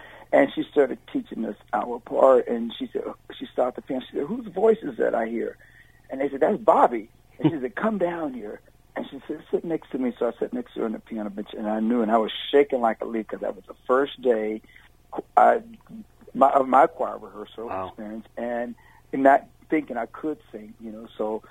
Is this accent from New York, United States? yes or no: no; Youngstown, Ohio, United States; I grew up in Youngstown, Ohio, and to be accurate, I was not a musician.